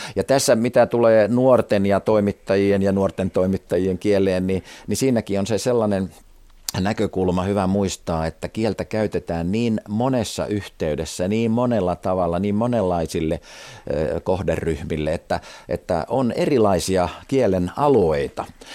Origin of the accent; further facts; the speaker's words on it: South Karelia, Finland; accent: South Karelian dialect; Etelä-Karjalassa puhuttiin niin, että mie olen miekansaa, ja vaimoni, jonka perhe on Sortavalasta ja hän ehti siellä asuakin, niin meillä kotona puhutaan mie ja sie.